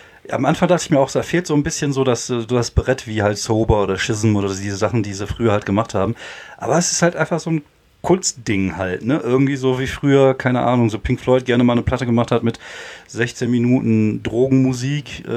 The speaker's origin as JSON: {"language": "German", "town": "Wuppertal", "region": "North Rhine-Westphalia", "country": "Germany", "said": "Also ich komme ja aus Wuppertal."}